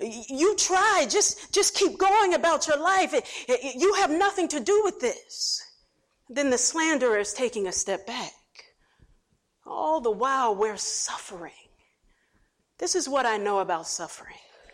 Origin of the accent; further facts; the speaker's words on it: Philadelphia, Pennsylvania, United States; When I was growing up in West Philadelphia, I grew up in West Philadelphia, Parkside.